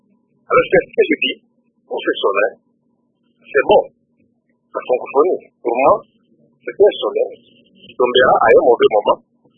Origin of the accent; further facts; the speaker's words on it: DR Congo; nous, ici, chez nous, au Congo